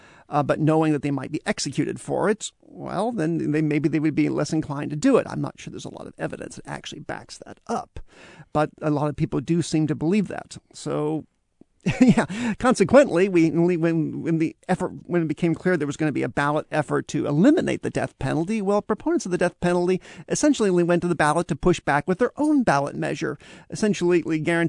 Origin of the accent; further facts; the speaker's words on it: Nebraska, United States; My home state of Nebraska actually did this recently.